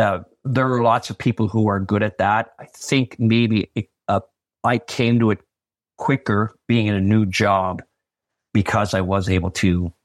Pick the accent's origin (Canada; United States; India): Canada; Charlottetown, Prince Edward Island; I'm from Charlottetown.